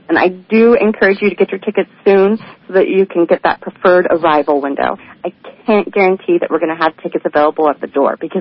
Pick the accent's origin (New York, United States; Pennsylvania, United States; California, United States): California, United States; Redding; Yeah, my family's been here since the 1850s, I think.